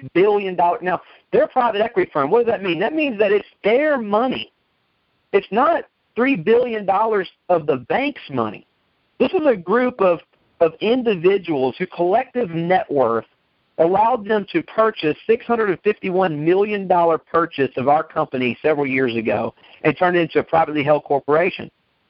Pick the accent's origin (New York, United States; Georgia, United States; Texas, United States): Texas, United States; I live in Alabama and I was born and raised in Texas.